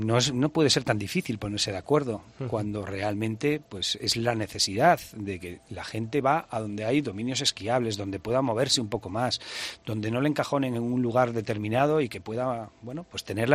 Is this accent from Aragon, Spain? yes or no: yes; Jaca, Aragon, Spain; somos muy de Jaca, pero queremos que vengas a vernos